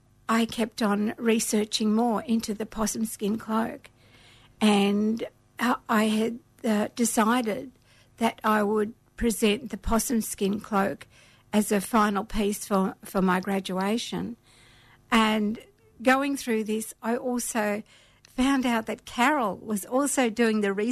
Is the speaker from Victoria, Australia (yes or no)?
yes; Victoria, Australia; I'm from Victoria and my mob is Yorta Yorta and Tangarang, and my great-grandmother was Wiradjuri, so... Yeah, I've got quite a few connections around New South Wales and Victoria.